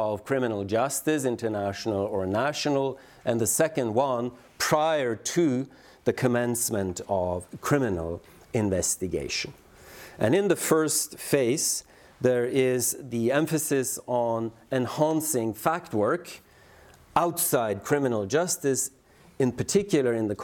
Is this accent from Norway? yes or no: yes; Norway; Norway, my home country.